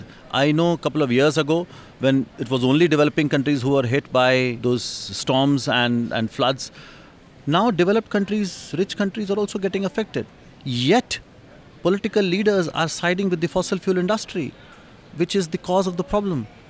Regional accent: India; I come from India.

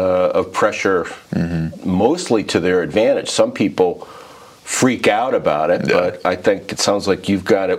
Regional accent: Stamford, Connecticut, United States; I didn't grow up there. I grew up in Stamford, Connecticut. So okay. Outside of New York City.

